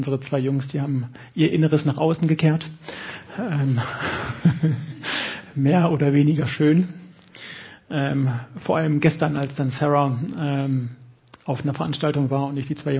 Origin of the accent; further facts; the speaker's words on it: Germany; born there; Ich bin in Deutschland geboren.